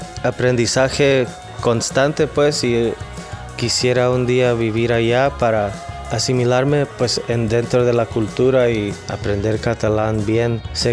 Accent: Long Beach, California, United States; él era de Long Beach, California, de donde yo soy

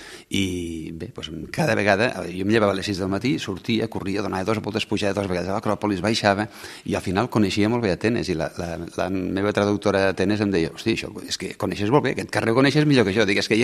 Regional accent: Catalonia, Spain; now in Terrassa, Spain; és on visco jo. És on visco jo per motius familiars. Vaig conèixer una terrassenca i vaig venir a Terrassa des del Pirineu de Lleida.

